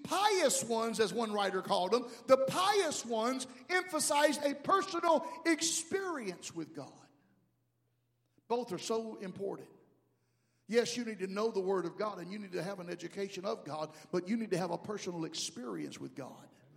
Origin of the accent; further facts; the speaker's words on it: Kushla, Alabama, United States; And I told him, "I'm from Kushla, and I know crazy."